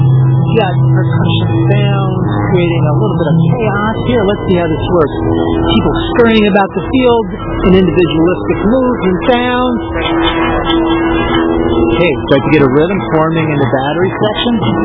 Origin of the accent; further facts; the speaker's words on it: Parrish, Florida, United States; I'm from Parrish, Florida